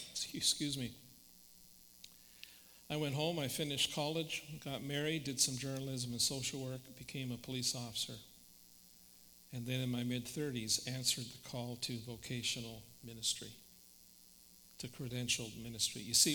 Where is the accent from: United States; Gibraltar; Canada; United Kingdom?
Canada; I also came of age, I believe, as a Canadian citizen. Because although I was part of a multinational United Nations force, I wore a Canadian uniform.